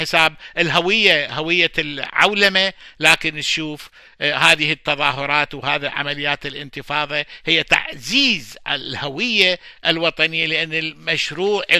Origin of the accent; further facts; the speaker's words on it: Iraq; وهذا ما حدث من انهارة الطبقة الوسطى عندنا بالعراق